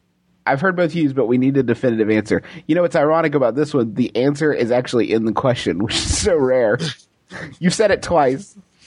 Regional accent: Scotland, United Kingdom; So I'm 19 and from Scotland.

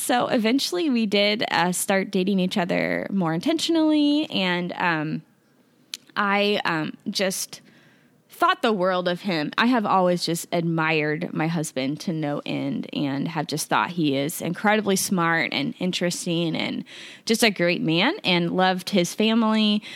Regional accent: Kansas City, United States; And I am from Kansas City.

